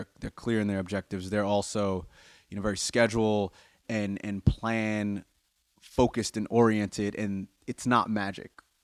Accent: United States; He's obviously English. I'm obviously American.

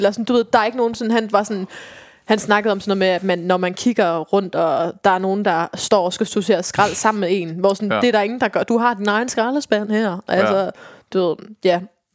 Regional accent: Viborg, Central Denmark Region, Denmark; Jeg kommer jo fra Viborg, og vi optrådte i Herning.

